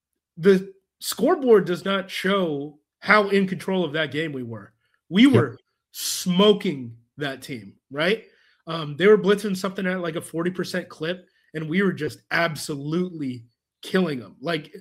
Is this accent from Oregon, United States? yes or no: yes; Oregon, United States; Like, I'm from Oregon.